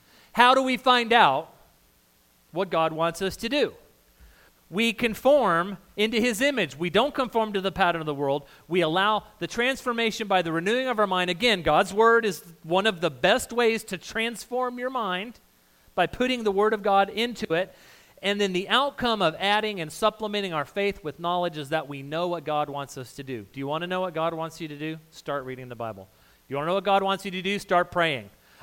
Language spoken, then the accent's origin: English; Las Cruces, New Mexico, United States; I grew up in New Mexico. We used to go to Juarez a couple times a year. I grew up in Las Cruces.